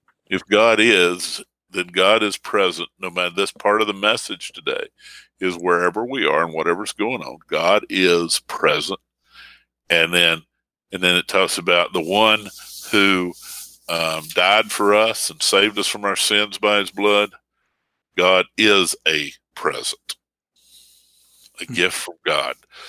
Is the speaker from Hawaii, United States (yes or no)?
no; North Carolina, United States; also born or lived in Virginia; I grew up on the North Carolina, Virginia state line, and the farm was in both. My house was in one. My grandparents were in the other.